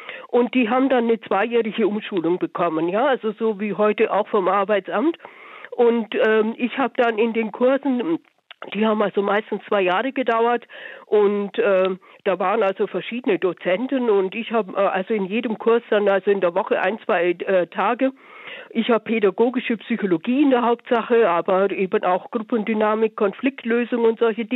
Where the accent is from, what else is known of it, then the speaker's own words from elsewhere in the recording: West Germany, Germany; also ich komme aus dem Westen